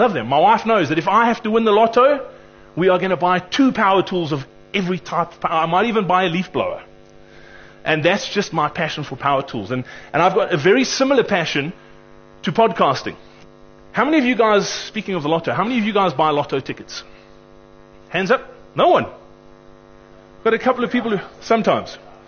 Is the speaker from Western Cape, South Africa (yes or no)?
yes; Cape Town, Western Cape, South Africa; And I'm actually from Cape Town